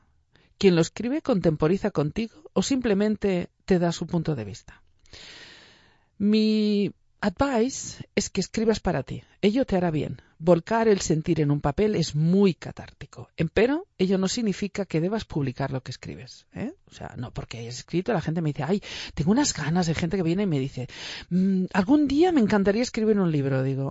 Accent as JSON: {"language": "Spanish", "region": "Valencian Community", "country": "Spain", "said": "como valenciana que soy, a veces parezco gallega."}